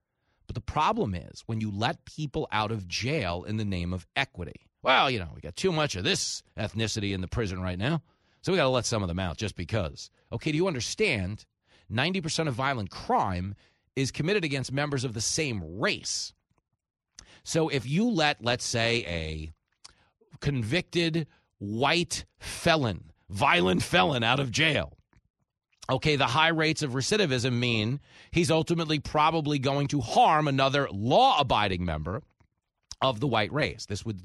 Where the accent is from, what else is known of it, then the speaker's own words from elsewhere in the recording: New York, United States; So growing up in New York, knowing I had such a kick out of it, I had always romanticized those other faraway cities I'd see on TV.